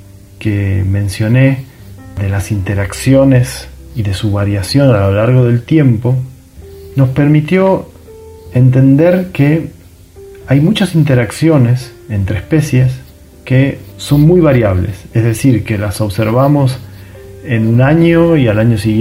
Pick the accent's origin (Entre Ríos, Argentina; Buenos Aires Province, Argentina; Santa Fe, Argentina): Buenos Aires Province, Argentina; San Fernando; now in Mendoza, Argentina; Soy nacido y criado en San Fernando, en la zona norte del Gran Buenos Aires. Vine a Mendoza porque después de pasar un tiempo en el exterior no quería volver al Gran Buenos Aires